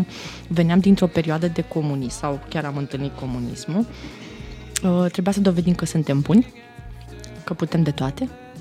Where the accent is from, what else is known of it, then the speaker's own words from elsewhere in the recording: Romania; dacă ține de cultura organizațională sau de cultura noastră ca și români.